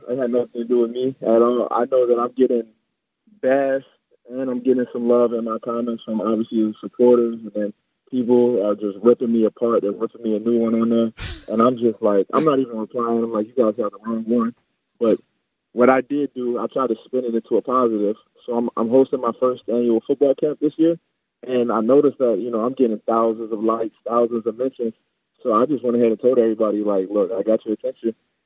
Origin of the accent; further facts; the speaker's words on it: Maryland, United States; I'm from Maryland.